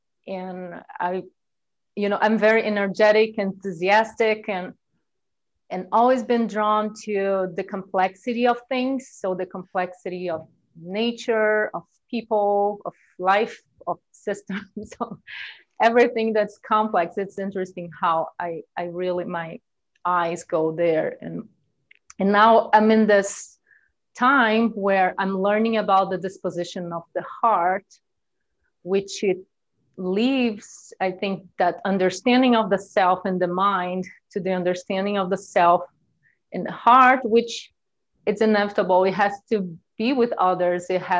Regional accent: Brazil; I'm from Brazil, born in Brazil, but I'm descended from Japanese immigrants that moved to Brazil.

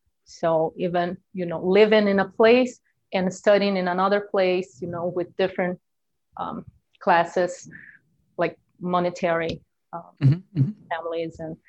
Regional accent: Brazil; I'm from Brazil, born in Brazil, but I'm descended from Japanese immigrants that moved to Brazil.

